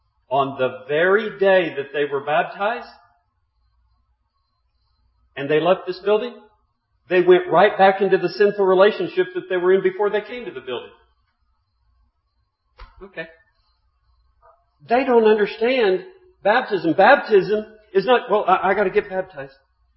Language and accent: English; San Antonio, Texas, United States; born there; I was born in San Antonio, Texas.